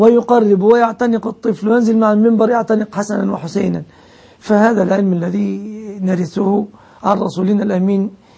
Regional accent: Egypt; عندنا في مصر

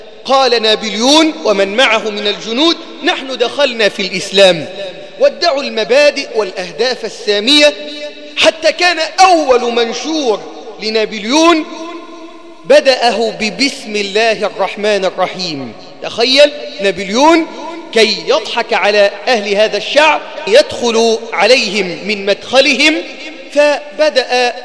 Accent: Egypt

